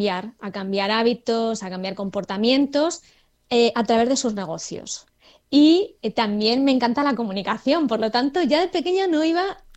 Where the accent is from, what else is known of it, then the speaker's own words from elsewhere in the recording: Talavera de la Reina, Castilla-La Mancha, Spain; born there; En Talavera de la Reina, Toledo.